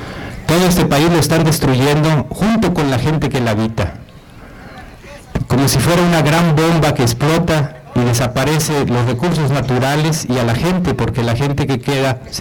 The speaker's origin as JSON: {"language": "Spanish", "region": "Quintana Roo", "country": "Mexico", "said": "tanto como mexicanos, como ciudadanos de Quintana Roo"}